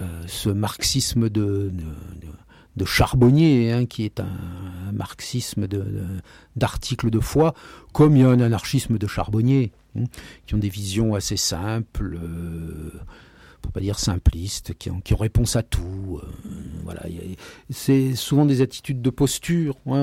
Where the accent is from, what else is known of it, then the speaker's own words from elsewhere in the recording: France; born there; Moi, je suis né français, je n'en suis ni fier, puis je n'ai pas de raison d'être honteux.